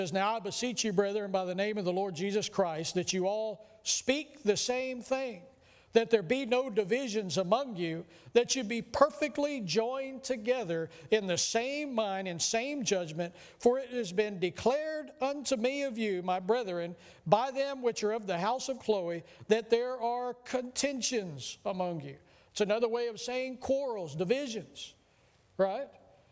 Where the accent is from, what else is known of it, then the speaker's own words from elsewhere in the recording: Texas, United States; I am proud to be Texan. And every chance I get, I let everybody know I'm from Texas, that big things come from Texas, that we do it better in Texas.